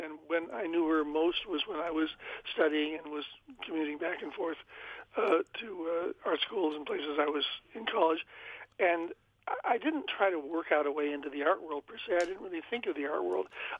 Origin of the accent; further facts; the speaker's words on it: Chicago, Illinois, United States; I was from Chicago, and there was a man named Bill Walker who had made public murals in Chicago that were very exciting, some of them made in my neighborhood.